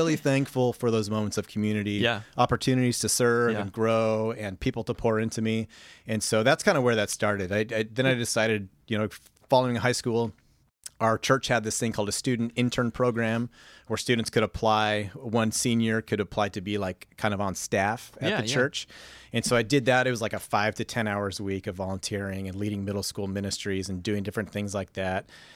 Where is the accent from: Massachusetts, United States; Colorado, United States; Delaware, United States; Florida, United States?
Colorado, United States; Boulder; also born or lived in San Jose, California; I spent most of my growing up years just outside of Boulder, Colorado.